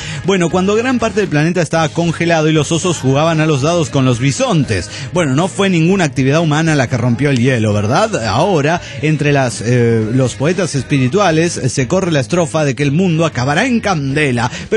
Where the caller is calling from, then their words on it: Caracas, Capital District, Venezuela; de Caracas, Venezuela.